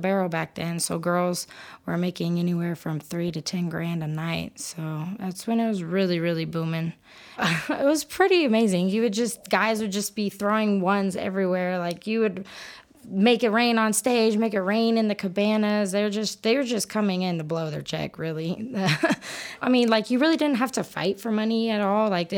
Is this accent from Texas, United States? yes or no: yes; Dallas, Texas, United States; now in Odessa, United States; I'm originally from Dallas area. I've started coming out to Odessa in 2014, originally as an entertainer.